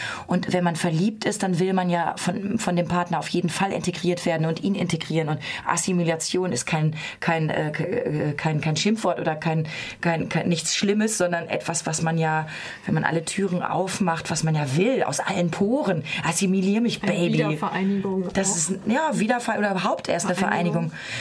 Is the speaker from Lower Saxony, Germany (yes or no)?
no; Bad Salzuflen, North Rhine-Westphalia, Germany; also born or lived in Hamburg / Freiburg; now in Berlin, Germany; Bad Salzuflen in Ostwestfalen, das habe ich schon fast wieder vergessen. Dann gibt es Hamburg, wo ich sehr lange gewohnt habe. Dann gibt es Berlin, wo ich jetzt seit 8 Jahren wohne.